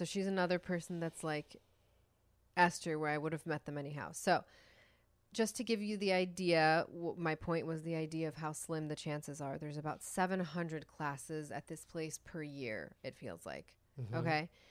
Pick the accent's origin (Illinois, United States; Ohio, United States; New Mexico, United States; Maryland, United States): Illinois, United States; Chicago; born or raised there